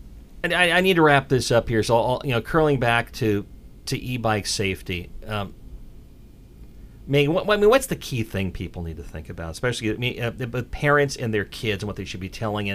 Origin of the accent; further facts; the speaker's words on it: Eugene, Oregon, United States; I grew up in Eugene, which, I mean, this is late 70s, early 80s. We had bike lanes there already. I mean, Eugene was way ahead of the game on that.